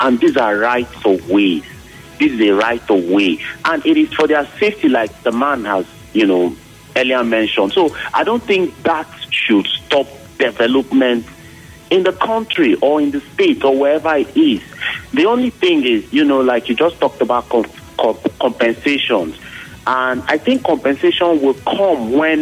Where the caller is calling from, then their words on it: Port Harcourt, Rivers, Nigeria; I'm calling from Uniport.